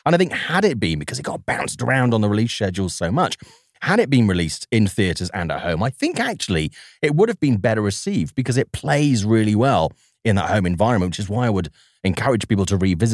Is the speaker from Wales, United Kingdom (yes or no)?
no; Glasgow, Scotland, United Kingdom; born there; also born or lived in north of England; I'm the Caucasian for any occasion. That's unavoidably obvious. But I was actually born in Scotland. I was born in Glasgow.